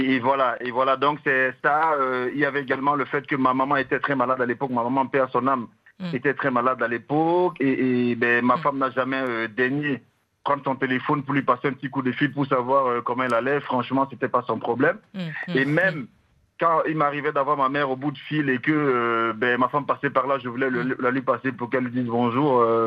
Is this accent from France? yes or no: no; Cameroon; Non, je suis camerounais d'origine.